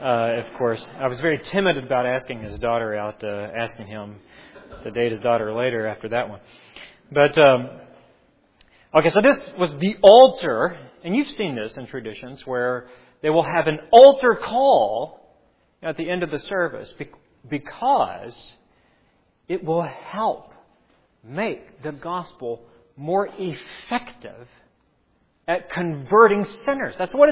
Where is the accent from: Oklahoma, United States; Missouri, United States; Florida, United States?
Oklahoma, United States; Sulphur; We had a literal bench in the church I grew up in Sulphur, Oklahoma, where my dad pastored and still pastors to this day.